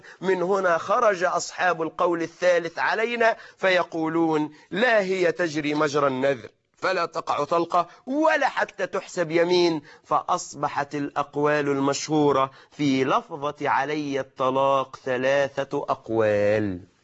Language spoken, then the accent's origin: Arabic; Egypt; نحن كمصريين يا إخواني